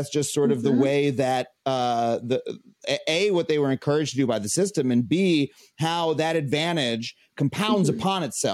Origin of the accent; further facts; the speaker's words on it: New York, United States; I grew up on Long Island in an affluent suburb.